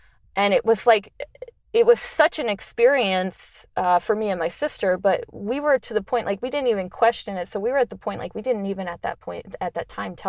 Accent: Allentown, Pennsylvania, United States; born there; When I was born in Allentown, Pennsylvania, and we were kind of out in the middle of nowhere. So it was kind of farmland. There wasn't a lot of people around us.

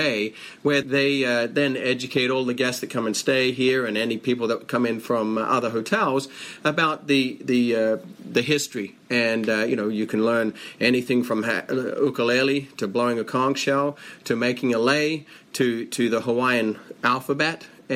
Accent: Adelaide, South Australia, Australia; accent: Australian; now in United States; Aussie accent. Yes, I've lost a lot of it from living in the U.S. for quite a few years. But yes, I am an Aussie. I was raised in Australia, in Adelaide. And I call Australia home still. But my family's still there. But now I'm living and working here in beautiful Hawaii.

